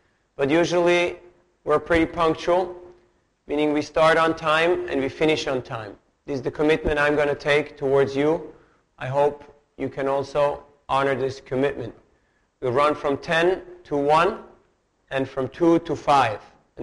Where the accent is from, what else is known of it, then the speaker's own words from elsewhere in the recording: Zurich, Switzerland; English is a second language; I'm from Zurich, Switzerland, joined ISKCON in 1984